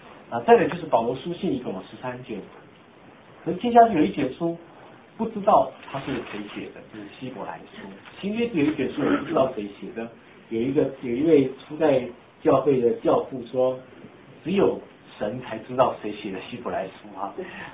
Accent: China; 我们中国人读东西很多都是英文去翻译的

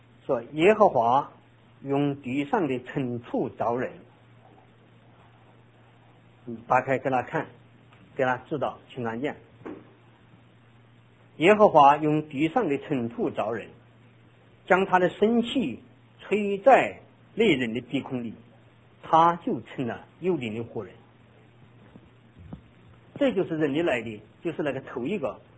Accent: China; 所以我们中国人要记住，

